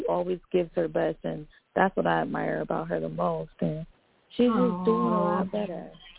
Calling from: Florida, United States; calling from Florida.

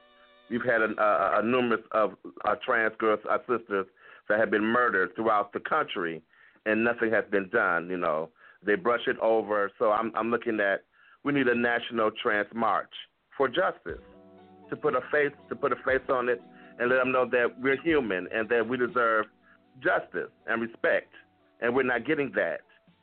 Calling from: Atlanta, Georgia, United States; I'm calling from Atlanta, Georgia.

